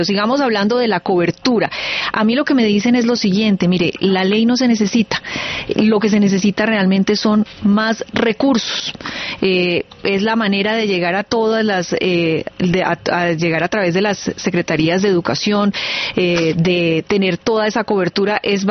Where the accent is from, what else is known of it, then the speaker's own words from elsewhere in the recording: El Tambo, Cauca, Colombia; Yo crecí en el Tambo Cauca y fui mis primeros años a una escuela que hicieron mis papás.